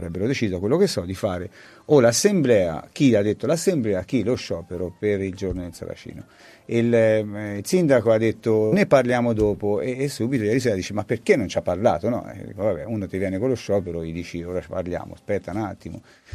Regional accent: Rigutino, Tuscany, Italy; Ma io vengo da Rigutino, non vengo da Arezzo, capito? Io sono un rapo di Chiana, come ci chiamavate una volta

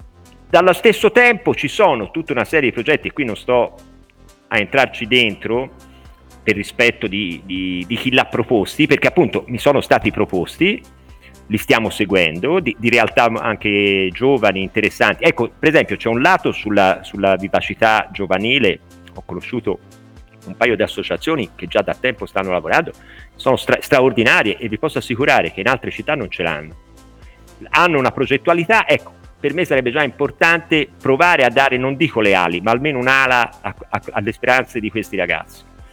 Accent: Tuscany, Italy; Poi è evidente, siamo toscani, non saremo mai tutti d'accordo su questo

